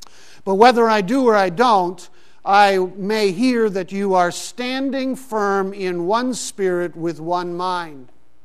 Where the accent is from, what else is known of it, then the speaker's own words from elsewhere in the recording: Pakistan; Growing up in Pakistan, actually. And growing up in Pakistan, I experienced this concept of citizenship at an early age. Because there we were in a foreign country, but we were citizens of America. We were not citizens of Pakistan.